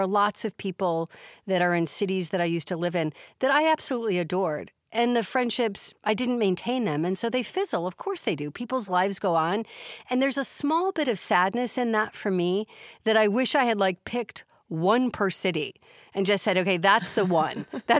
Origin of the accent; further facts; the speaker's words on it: Chicago, Illinois, United States; I grew up in Chicago.